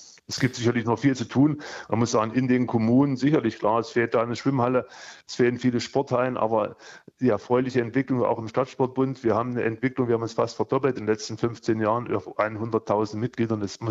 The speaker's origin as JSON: {"language": "German", "town": "Leipzig", "region": "Saxony", "country": "Germany", "tie": "born or raised there", "said": "ich spreche jetzt mal von meiner Heimatstadt Leipzig"}